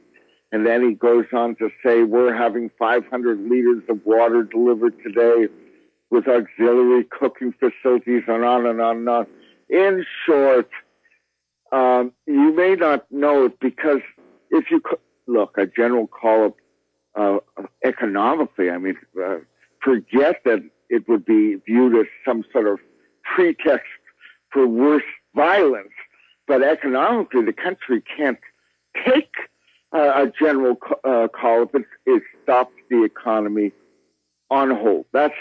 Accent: Israel; And people greeted me. I said I was from Israel. They greeted me the most.

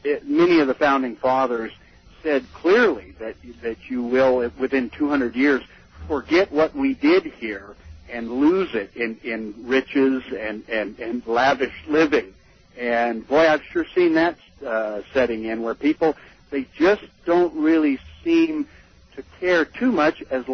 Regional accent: California, United States; Well, I'm 56 years old, born and raised in California

